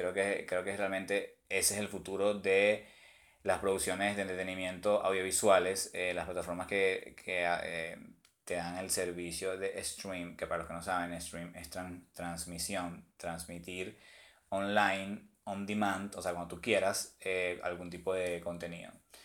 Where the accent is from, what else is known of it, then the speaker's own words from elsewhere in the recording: Venezuela; moved away; Cuando me vine para acá de Venezuela, en el aeropuerto vi